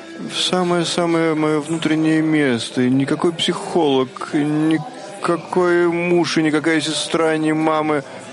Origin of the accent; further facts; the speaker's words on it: Tel Aviv, Tel Aviv District, Israel; Тель-Авив.